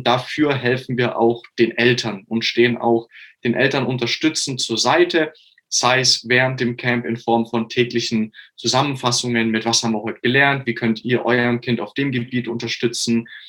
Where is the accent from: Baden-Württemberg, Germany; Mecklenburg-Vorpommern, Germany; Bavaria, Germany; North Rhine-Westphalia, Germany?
Bavaria, Germany; Augsburg; ich komme aus Augsburg.